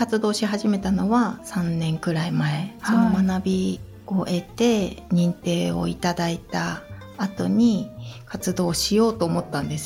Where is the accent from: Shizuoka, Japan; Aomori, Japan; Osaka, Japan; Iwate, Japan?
Aomori, Japan; Tohoku; 東北町です。